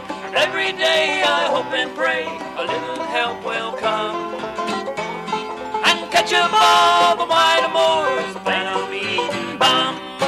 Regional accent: Windsor, Florida, United States; I came from Windsor, Florida.

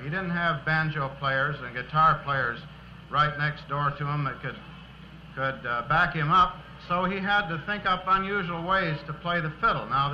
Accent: Montana, United States; we're from Montana. We think of Montana as our home, even though we live in New York State now.

